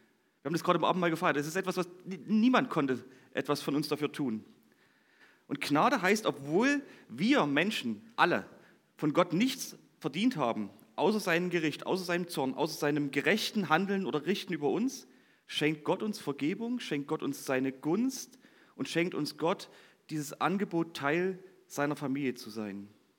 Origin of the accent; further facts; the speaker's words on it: Lengenfeld, Saxony, Germany; Ich komme aus Lengenfeld, aus dem Vogtland, also eine kleine Ecke weg von euch.